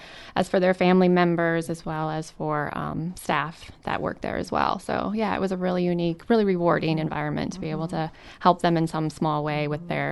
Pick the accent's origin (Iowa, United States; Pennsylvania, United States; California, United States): Iowa, United States; Spencer; I grew up in Spencer, Iowa, which is just about 3 hours north of here. Lived there pretty much my whole life.